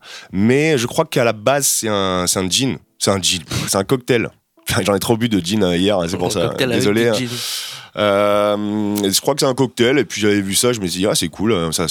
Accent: Le Havre, Normandy, France; now in Rennes, France; Je suis né au Havre. Ouais, je viens du Havre. Je suis un pur Havrais. Ça fait quoi? Ça fait 13 ans que je suis à Rennes.

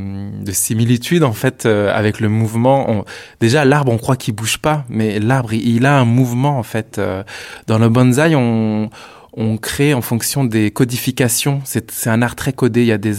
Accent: Rennes, Brittany, France; ça fait 25 ans que je danse et je suis rennais

